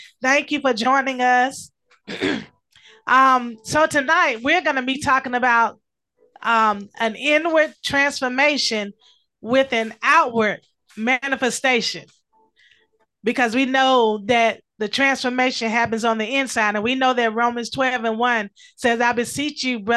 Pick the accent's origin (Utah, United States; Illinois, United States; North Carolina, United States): North Carolina, United States; Durham; I am your host … I'm from Durham, North Carolina, and I am so delighted to have you on tonight for another episode.